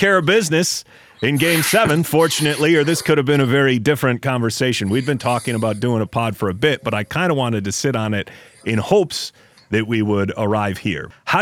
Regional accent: Buffalo, New York, United States; I grew up in Buffalo, most of you realize that by now, there weren't a lot of people talking about the Cavs.

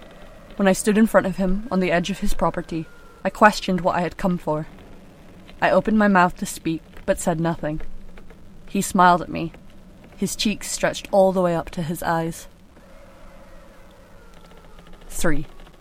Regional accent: Arizona, United States; and I was born later the same day. Our mothers never met, but they could hear each other screaming. Growing up in Arizona, Mickey would tell me that we were the same Sagittarius star children.

